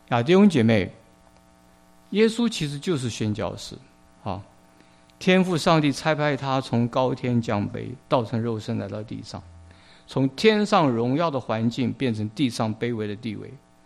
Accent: China; 我们中国人常讲民以食为天，民以食为天。

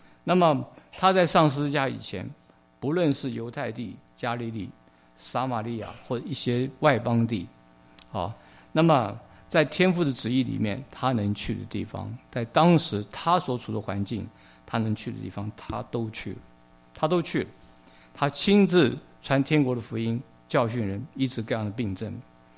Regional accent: China; 我们中国人常讲民以食为天，民以食为天。

